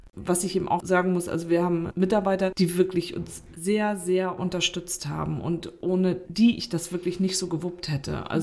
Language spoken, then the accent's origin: German; Mecklenburg-Vorpommern, Germany; Also ich komme gebürtig aus Mecklenburg, bin ja im Osten groß geworden